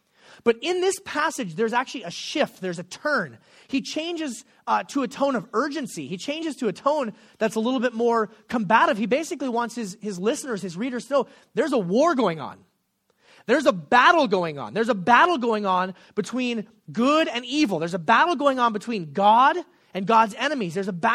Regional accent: Anchorage, Alaska, United States; okay, this is from growing up in Anchorage, Alaska, kind of a small town. There's only one person in the room who can identify with me on that. But growing up in Anchorage, we never got popular bands coming through town.

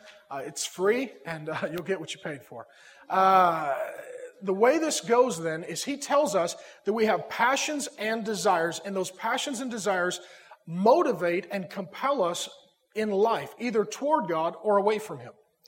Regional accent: SeaTac, Washington, United States; I grew up in the South and in SeaTac

